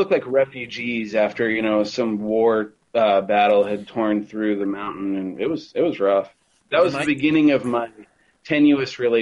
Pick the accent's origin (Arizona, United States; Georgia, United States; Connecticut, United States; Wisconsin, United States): Arizona, United States; Phoenix; I'm from Arizona. I've lived in the Phoenix area pretty much my whole life.